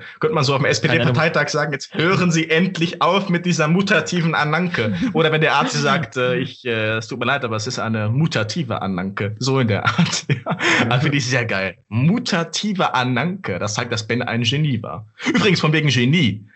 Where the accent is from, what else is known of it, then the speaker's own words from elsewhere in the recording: Cologne, North Rhine-Westphalia, Germany; born there; Bin geboren in Köln.